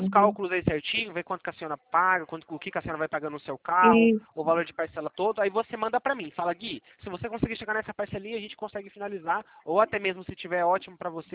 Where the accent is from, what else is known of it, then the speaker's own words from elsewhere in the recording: São Paulo, Brazil; Eu sou de São Paulo.